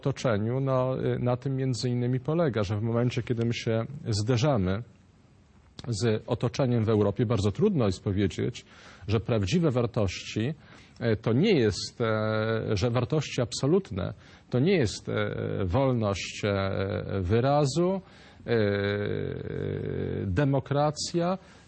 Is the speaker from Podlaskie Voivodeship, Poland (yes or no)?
yes; Podlaskie Voivodeship, Poland; No u nas w rodzinie, ja pochodzę z Podlasia